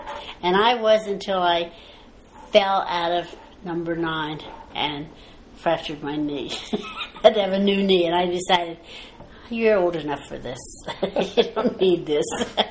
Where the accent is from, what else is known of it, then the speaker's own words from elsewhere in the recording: Kennett Square, Pennsylvania, United States; And we were raised in Kennett Square, Pennsylvania, most of our life.